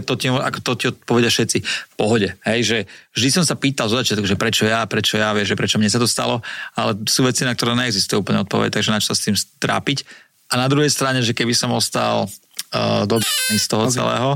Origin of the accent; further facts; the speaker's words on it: Pezinok, Bratislava Region, Slovakia; Ja som z Pezinka, a ona je z Bratislavy.